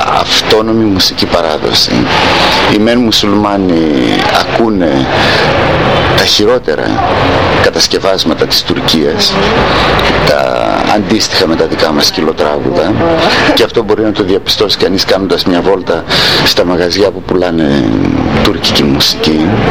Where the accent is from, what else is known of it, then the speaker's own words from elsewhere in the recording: Komotini, Eastern Macedonia and Thrace, Greece; also born or lived in Soufli; Αν και γεννήθηκα στο Σουφλί, αλλά ήρθα τόσο μικρός εδώ που δεν θυμάμαι τίποτα από την γενέτειρά μου. Πατρίδα θεωρώ την Κομωτινή